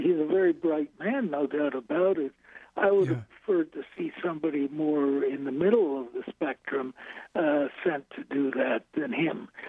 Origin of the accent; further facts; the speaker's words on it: New York City, New York, United States; You know, I'm from New York City where everything's falling apart.